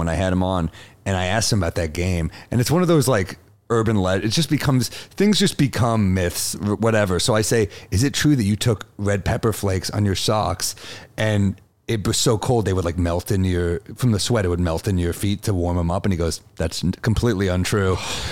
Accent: New York, United States; Like, I'll put it this way. Like, I'm a New Yorker.

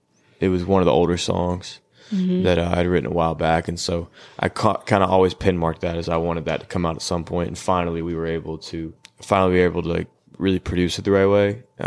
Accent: Tennessee, United States; this whole time I was growing up in Tennessee

